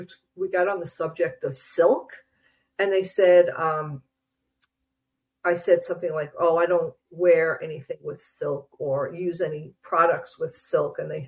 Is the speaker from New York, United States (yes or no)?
yes; Long Island, New York, United States; also born or lived in New Jersey; now in Minnesota, United States; I was brought up on Long Island, New York. I lived there and lived in parts of New Jersey my whole life. And I never saw a woodpecker in my life or heard one until I moved to Minnesota.